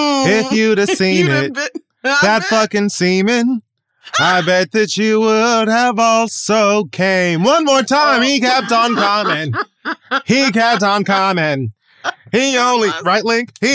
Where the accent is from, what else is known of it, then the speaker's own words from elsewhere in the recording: Miami, Florida, United States; Shout out to my people in them, even though I'm from Miami, but it's only a couple minutes south.